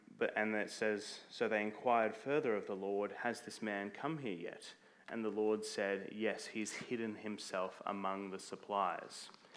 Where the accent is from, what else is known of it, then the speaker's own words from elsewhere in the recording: Mount Druitt, New South Wales, Australia; I'm from Mount Druitt.